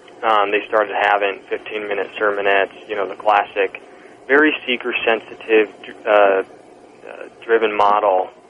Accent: Pennsylvania, United States; But I grew up in the Poconos, so that's just a stone's throw from here.

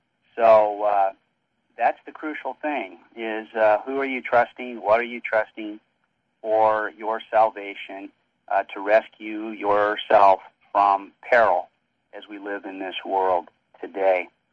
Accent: California, United States; I was born in Southern California into a Christian home, very active family of believers who participated in their church and the church that I attended with them, which was a Baptist church in Southern California, and until I was about 11 years old.

